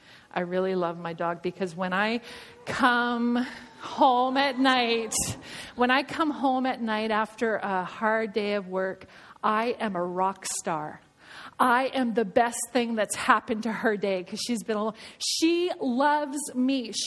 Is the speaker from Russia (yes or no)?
no; British Columbia, Canada; moved away; I love the Okanagan. I grew up in the Okanagan, and even though I haven't lived there for 25 years